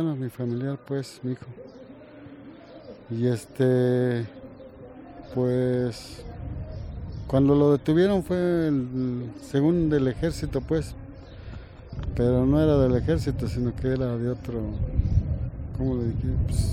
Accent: State of Mexico, Mexico; Yo soy del Estado de México

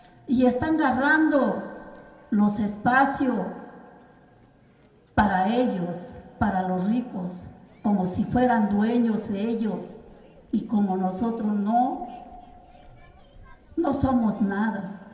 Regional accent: Mexico; todos aquellos hermanos y hermanas que somos mexicanos

